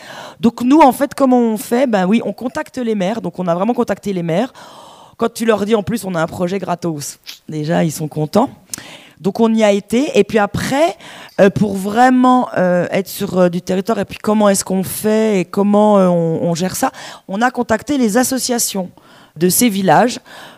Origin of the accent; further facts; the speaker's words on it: Bourgogne-Franche-Comté, France; je viens de Franche-Comté. C'est quand même pas rien. Ouais, ça s'entend, ouais, je sais. Il n'y a que quand je joue que j'ai pas l'accent